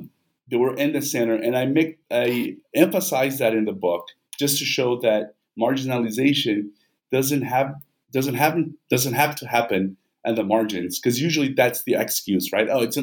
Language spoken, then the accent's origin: English; Vitória, Espírito Santo, Brazil; English is a second language; I'm originally from Brazil, from Victoria.